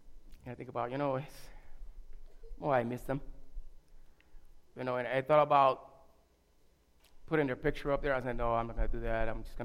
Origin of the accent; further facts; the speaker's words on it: Puerto Rico; born there; I was born in Puerto Rico, and she had some land.